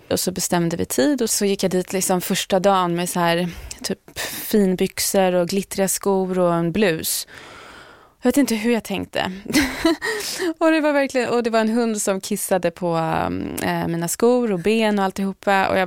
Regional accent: Sweden; Jag valde att inte berätta det för min familj hemma i Sverige

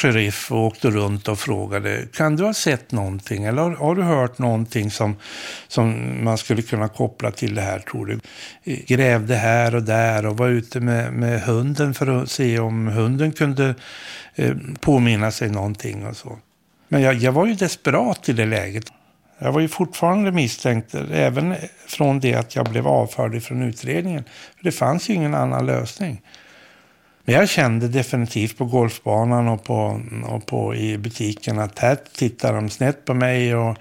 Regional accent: Stockholm, Stockholm County, Sweden; Jag var ju inte Loftahammarsbo. Jag var en stockholmare som var intresserad av området

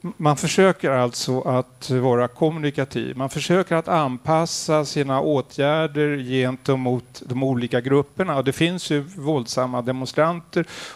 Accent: Norway; Och så bestämde jag som norsk forskare att jag vill titta just på dialogpoliser

